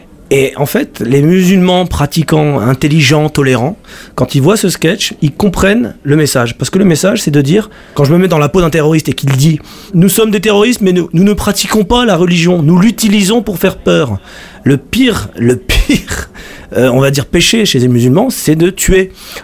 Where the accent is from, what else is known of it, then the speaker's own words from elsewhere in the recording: Grand Est, France; j'ai vu quand j'ai grandi en Alsace